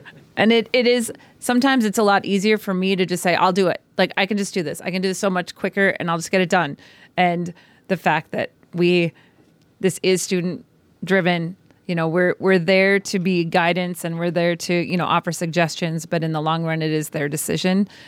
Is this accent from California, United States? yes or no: no; Crookston, Minnesota, United States; I'm from Crookston